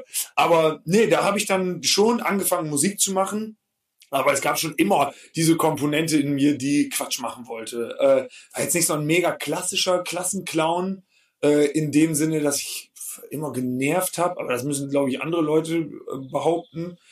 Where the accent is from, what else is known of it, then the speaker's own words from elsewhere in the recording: Hagen am Teutoburger Wald, Lower Saxony, Germany; also ich komme nicht direkt aus Osnabrück, ich komme aus Hagen am Teutoburger Wald